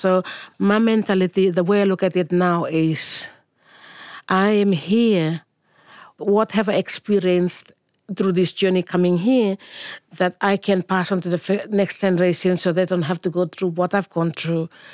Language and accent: English; Bougainville, Papua New Guinea; now in Australia; I come from Bougainville.